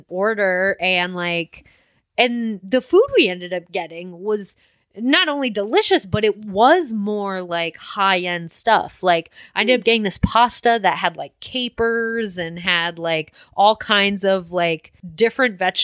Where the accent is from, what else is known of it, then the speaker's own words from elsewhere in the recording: Midwest, United States; Like, I'm from the Midwest. I'm very used to that.